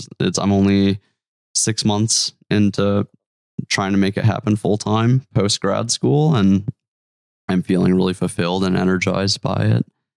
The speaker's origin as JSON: {"language": "English", "region": "Wisconsin", "country": "United States", "tie": "born or raised there", "lives_now": "Virginia, United States", "said": "And growing up in Wisconsin, we did not have the types of rocks to ride on that are out here in Virginia."}